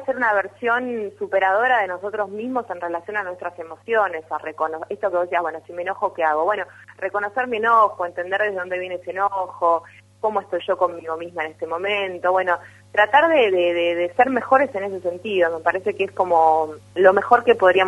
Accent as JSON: {"language": "Spanish", "region": "Buenos Aires", "country": "Argentina", "moved": "yes", "said": "yo soy de Buenos Aires, sigo teniendo mi teléfono de Buenos Aires"}